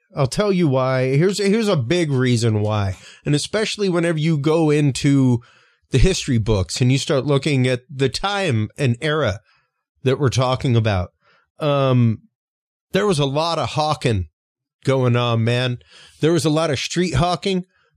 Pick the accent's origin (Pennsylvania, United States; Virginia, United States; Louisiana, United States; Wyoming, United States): Louisiana, United States; I'm a Cajun. My family is from Mamou. Literally, right? One red light. Right underneath the raccoon's tail, my friend, is Mamou.